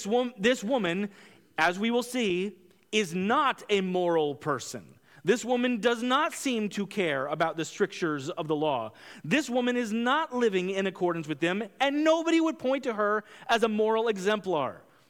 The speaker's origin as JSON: {"language": "English", "country": "United States", "also_born_or_lived": "Italy", "said": "I had seen it, and as an American, I love gelato"}